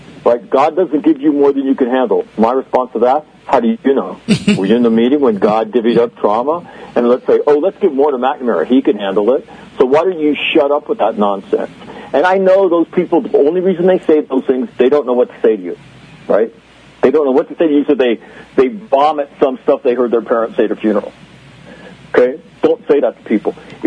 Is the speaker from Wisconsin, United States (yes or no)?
no; Sacramento, California, United States; We grew up in Sacramento. You know, my family and my, generations of my family there.